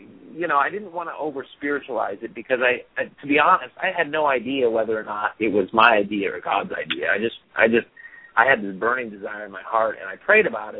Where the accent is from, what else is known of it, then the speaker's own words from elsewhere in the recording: Kansas, United States; now in Los Angeles, United States; And of course, growing up in Kansas on the farm, that never was at all cultivated at all.